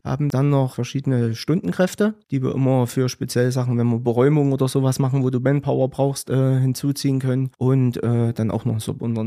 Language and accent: German; Gera, Thuringia, Germany; Ich bin gelernter Maurer, bin gebürtiger Gerer, 79er Baujahr